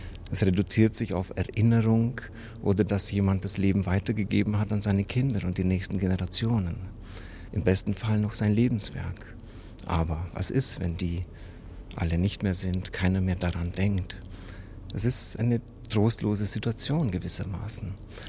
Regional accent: Transylvania, Romania; moved away as an adult; now in Germany; Ich bin in Siebenbürgen aufgewachsen, kam nach Bayern als junger Theologiestudent

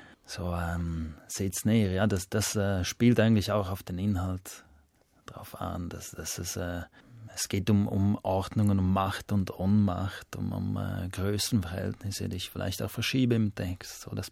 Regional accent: Graubünden, Switzerland; Der liegt mitten in der Surselva, das ist dem Sprachgebiet, romanischen Sprachgebiet, wo ich herkomme.

